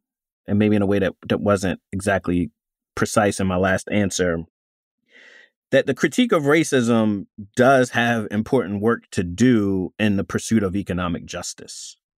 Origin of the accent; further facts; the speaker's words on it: Maryland, United States; You know, I'm from Maryland originally.